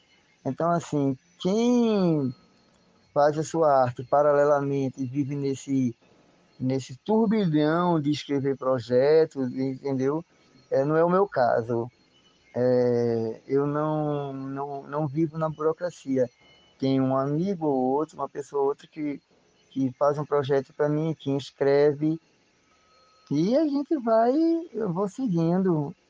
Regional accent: Recife, Pernambuco, Brazil; Quando eu comecei a cantar na minha cidade querida, Recife, que eu sou recifense

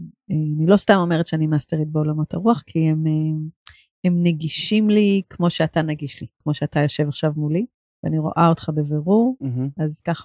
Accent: Holon, Tel Aviv District, Israel; also born or lived in Rishon LeZion; now in Pardes Hanna, Israel; במקור אני מחולון, לא מאוד מרחוק, אבל מקור אני חולונית. ועברתי לפה כי פשוט כל החברים שלי נמצאים פה, בתוך קהילת פרדס חנה

